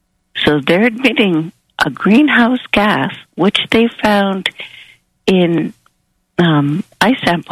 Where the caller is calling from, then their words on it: Canada; I am calling in from the Great White North.